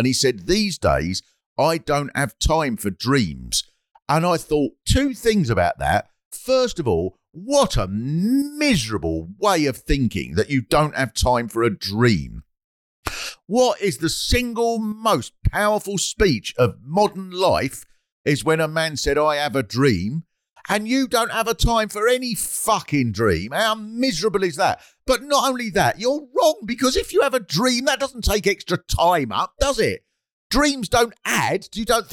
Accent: United Kingdom; I think that protest, of course, is a fundamental part of what we as British people cherish as a democracy

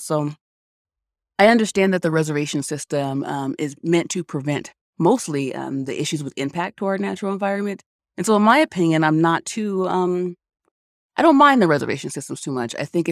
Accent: Colorado, United States; I wanted to make sure my son, who would also be born and raised in Colorado, I wanted him to have the same exposure to the outdoors.

